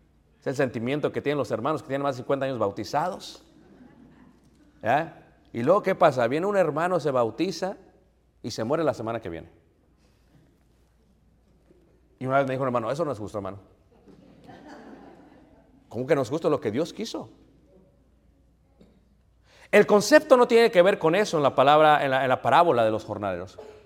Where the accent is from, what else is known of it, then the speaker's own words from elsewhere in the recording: Chicago, Illinois, United States; No sé si son fanáticos de los Lakers, pero yo vengo de Chicago.